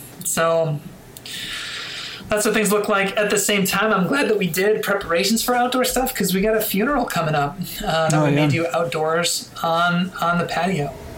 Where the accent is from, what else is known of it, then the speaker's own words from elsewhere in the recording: Chicago, Illinois, United States; now in Los Angeles, United States; because I'm from Chicago, and winter means something different there.